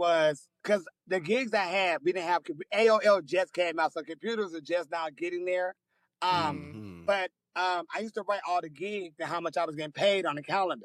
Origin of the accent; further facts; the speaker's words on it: San Diego, California, United States; because I'm from San Diego, and they was having a … contest because she was coming to town.